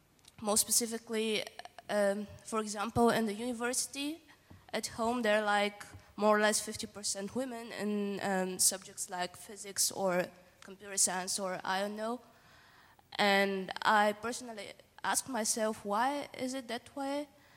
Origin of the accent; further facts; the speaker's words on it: Bulgaria; I come from Eastern Europe, probably the only one in the whole, I don't know, and I like kind of have the feeling that in my home country, and I'm from Bulgaria